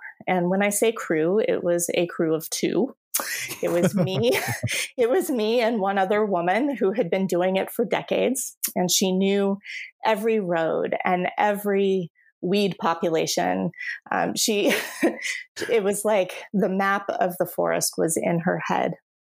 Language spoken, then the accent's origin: English; Chiloquin, Oregon, United States; So I grew up in Klamath County in a very small town called Chiloquin. And I grew up on 11 acres. I was within walking distance to the Sprague River.